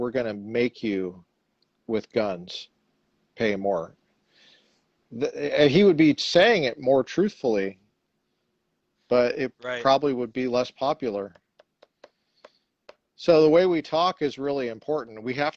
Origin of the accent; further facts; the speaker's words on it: Colorado, United States; the lady from my home state of Colorado just got her concealed carry license in DC.